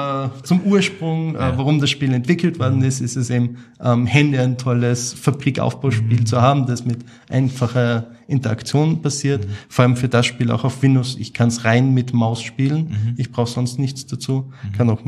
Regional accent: Gleisdorf, Styria, Austria; Steiermark. Ich komme aus Kleisdorf, südöstlich quasi von Graz.

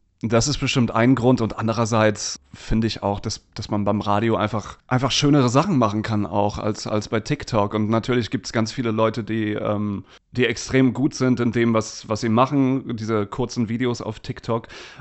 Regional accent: Oldenburg, Lower Saxony, Germany; now in Cologne, Germany; Oldenburg 1 damals, ist der Bürgersender in Oldenburg, wo ich herkomme.

